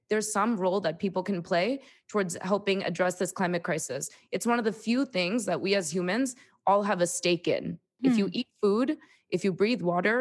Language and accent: English; New York, United States; And then I went to Columbia University. I'm from New York.